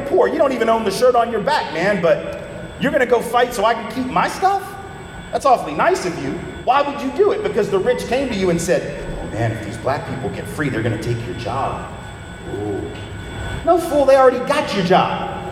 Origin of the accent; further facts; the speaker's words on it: Tennessee, United States; I'm from Tennessee, man. I'm a Southerner born and bred, been there all my life.